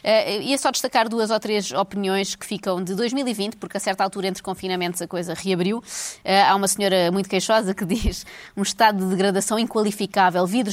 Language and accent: Portuguese; Portugal; Pois, nós somos portugueses, nós dizemos que vamos, mas é só para ser agradável.